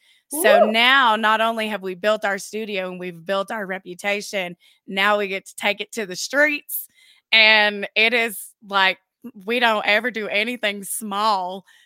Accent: New Mexico, United States; also born or lived in Aztec / Texas; We came back to Albuquerque from Aztec, and then before Aztec, I was in Texas. So, like, I came back home to New Mexico.

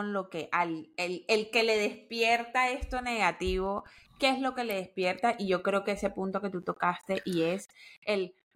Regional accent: Barranquilla, Atlántico, Colombia; yo soy barranquillera, nací en carnaval, o sea, nací, no nací en carnaval, nací en octubre.

